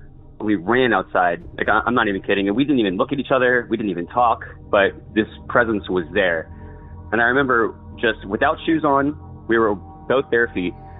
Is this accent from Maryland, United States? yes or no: yes; Silver Spring, Maryland, United States; I come from Silver Spring, Maryland.